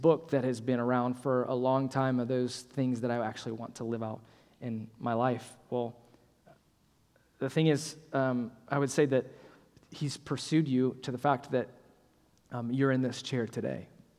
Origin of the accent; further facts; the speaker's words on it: Ohio, United States; I'm from Ohio originally.